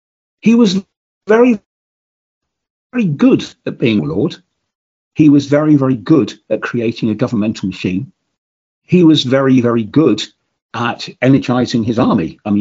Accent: United Kingdom; because I am British

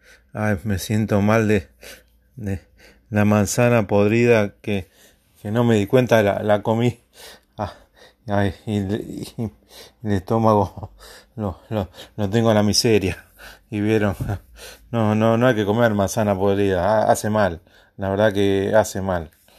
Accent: Buenos Aires, Argentina; Yo les cuento que soy de Argentina y vivo en Buenos Aires, en la capital federal.

